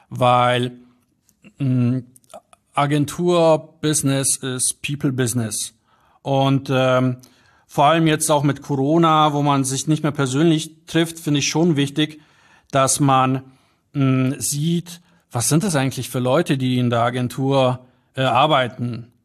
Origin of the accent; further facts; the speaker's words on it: Bavaria, Germany; also born or lived in Poland; ich bin in Polen geboren und wie gesagt in Niederbayern aufgewachsen. Und ja, bin da sowohl, fühle mich sowohl in Krakau als auch in München sehr wohl.